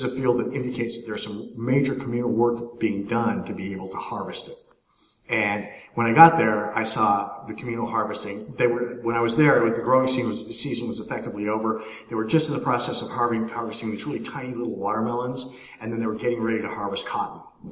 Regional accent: Colorado, United States; So I come from Northern Colorado

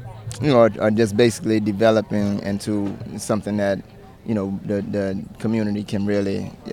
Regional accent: New Orleans, Louisiana, United States; But I'm from Algiers. I'm local in the community

